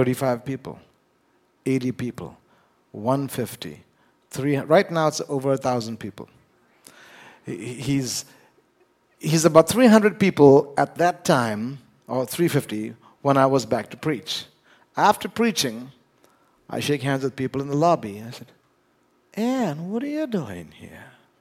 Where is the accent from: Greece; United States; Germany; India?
India; And I grew up in India, went to an Assemblies of God church, went to Bishop Cotton's school, which is rated like number 3 in the whole country of 1 billion people.